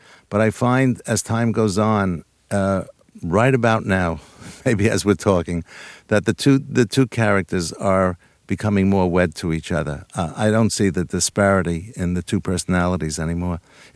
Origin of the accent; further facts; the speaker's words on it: New York, United States; when I was growing up in New York, we lived on the third floor, so I walked up there.